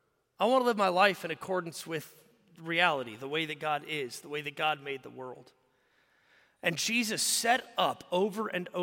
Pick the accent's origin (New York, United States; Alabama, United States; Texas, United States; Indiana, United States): Texas, United States; Commerce; also born or lived in Carrollton / Prosper / Howe; So it was here that I was born in Carrollton, moved to Prosper. Here I moved to Howe up off 75. Then I moved to Commerce. I graduated high school about here.